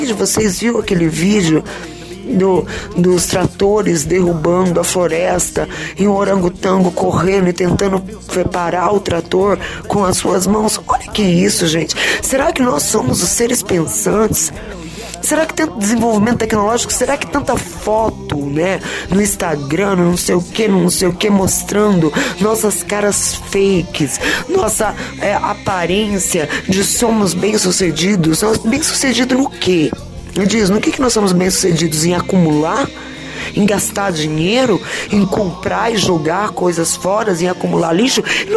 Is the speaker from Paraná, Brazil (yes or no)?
yes; Cruzeiro do Oeste, Paraná, Brazil; now in Umuarama, Brazil; eu aqui em Moarama, imagina, eu não sou nem de Moarama, eu sou de Cruzeiro do Oeste, uma cidadezinha de 20 mil habitantes no interior do Paraná, quase Paraguai.